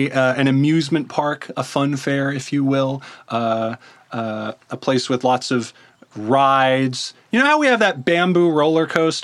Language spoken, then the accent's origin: English; Virginia, United States; I'm originally from Virginia myself, but I was trying to make it to California when I got shipwrecked here by way of Hawaii.